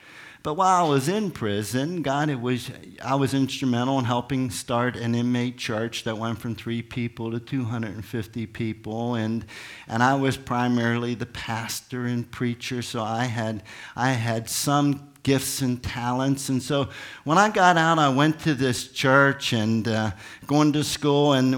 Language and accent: English; Pittsburgh, Pennsylvania, United States; moved away as an adult; As most of you know, and if you don't know, I was born and raised in Pittsburgh. I left here in 1969 to join the Army